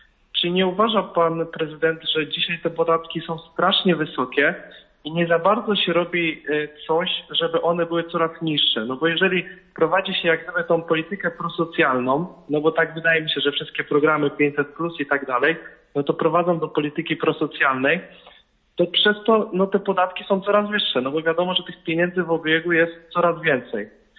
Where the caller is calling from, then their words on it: Radom, Masovian Voivodeship, Poland; z Radomia. Jestem 19-latkiem